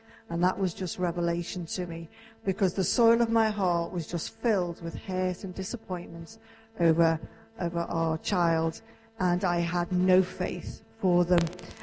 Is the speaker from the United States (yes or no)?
no; Liverpool, North West England, United Kingdom; accent: Scouse; I'm from Liverpool. So I can put on a really Scouse accent